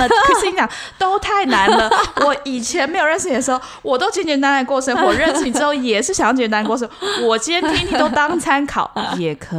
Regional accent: South Korea; Chinese is a second language; 嗯，好了，我也是韩国人。

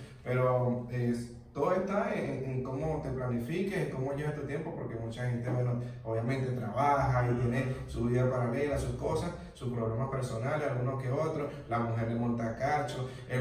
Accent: Cumaná, Sucre, Venezuela; moved away; como inmigrante, cuando salí de Venezuela, para los que no saben, yo soy de Cumaná, donde están las playas, playas riquísimas

